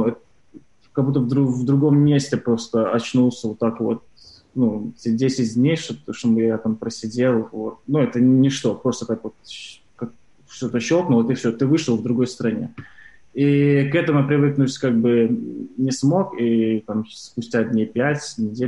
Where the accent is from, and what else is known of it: Belarus